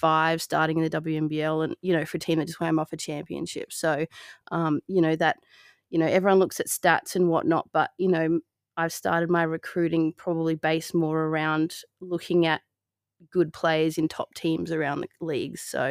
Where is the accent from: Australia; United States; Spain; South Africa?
Australia; Adelaide, South Australia; So I was actually born and raised in Adelaide.